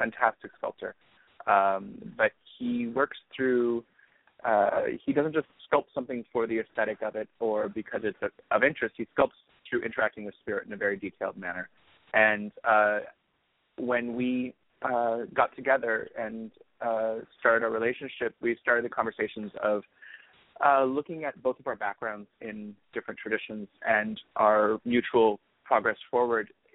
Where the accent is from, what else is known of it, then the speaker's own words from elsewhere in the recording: Los Angeles, California, United States; So I grew up in Los Angeles. My mother's family is Mexican. My father's family is a lovely blend of Western European.